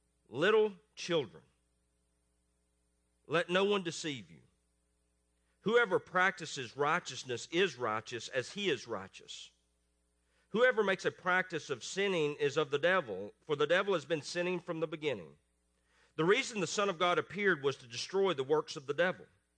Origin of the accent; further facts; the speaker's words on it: Tennessee, United States; accent: East Tennessee; as you can tell from my accent from East Tennessee.